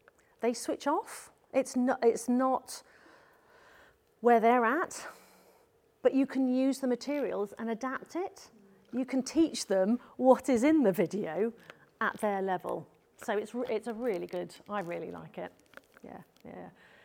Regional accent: United Kingdom; we're talking, I know we were joking about being very British and having cups of tea and tears.

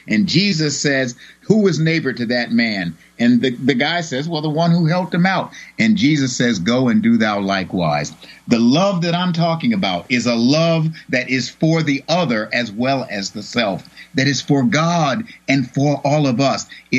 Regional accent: United States; I am an American. I love America, and I believe in America's democracy.

